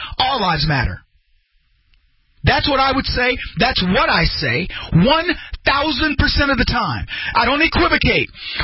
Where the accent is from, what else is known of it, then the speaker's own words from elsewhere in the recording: United States; As a black man in this country, nobody is supreme to me. As an American, nobody outranks me.